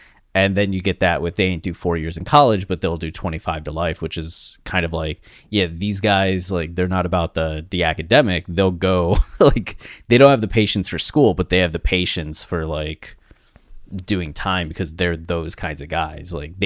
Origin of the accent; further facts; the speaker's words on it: Canal Fulton, Ohio, United States; Canal Fulton, Travis.